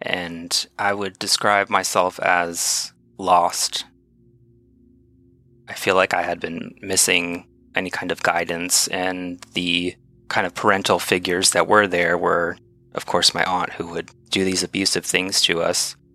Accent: Utah, United States; born there; I'm actually the only member of my family that wasn't born in Texas. I was born in Utah.

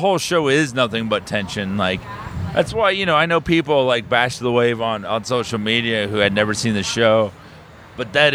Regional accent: New York, United States; No, I'm a New Yorker.

